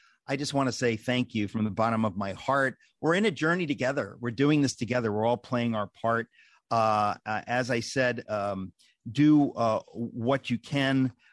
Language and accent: English; Queens, New York, United States; born there; I was born in Queens, a mile from Shea Stadium